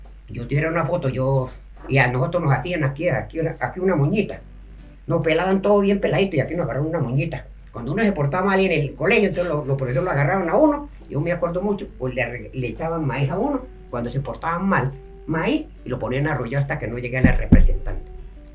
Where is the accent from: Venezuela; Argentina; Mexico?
Venezuela; yo en mi pueblo allá en Venezuela les voy a comentar